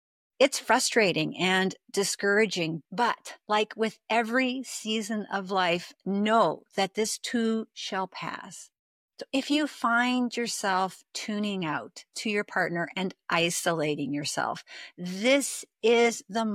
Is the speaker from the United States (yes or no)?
no; Canada; I'm Canadian